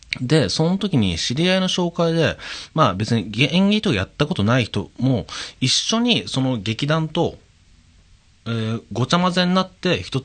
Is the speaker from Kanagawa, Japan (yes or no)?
no; Niigata, Japan; now in Tokyo, Japan; だ僕地元新潟で、